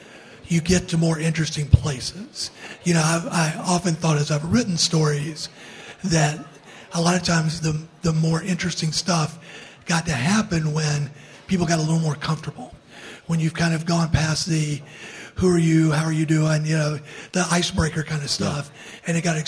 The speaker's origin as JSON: {"language": "English", "region": "Georgia", "country": "United States", "tie": "born or raised there", "said": "First of all, Mike, I grew up in Georgia."}